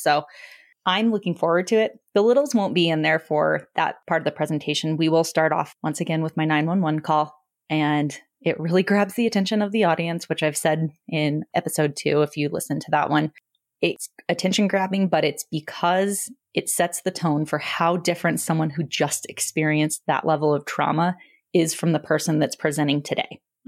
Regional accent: Illinois, United States; now in Colorado, United States; My whole family is from Illinois. I was born in Illinois, grew up on my grandparents' farm there. Like, we have been in Colorado since I was 2 and a half. But when I thought of home, it was Illinois.

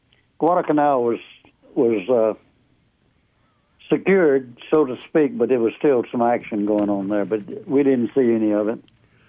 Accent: Oakdale, Alabama, United States; I live out of Tillman's Corner. I've been out here for 60-something years. I was born and raised in Oakdale, if anybody knows where that is.

